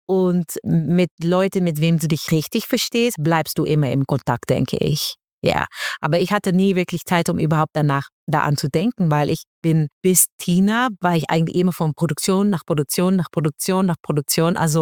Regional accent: Netherlands; German is a second language; now in Germany; weil ich bin aufgewachsen in Holland und bei uns ist halt alles flach.

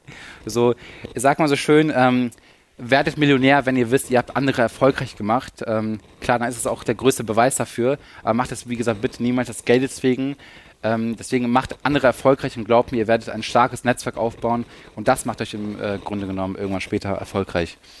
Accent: Lower Saxony, Germany; wir kommen aus der Nähe von Hannover

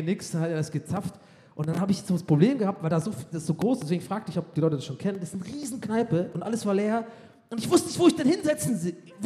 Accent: Ireland; German is a second language; das ist wirklich als Ire ein bisschen immer weird, in Irish Pubs zu gehen

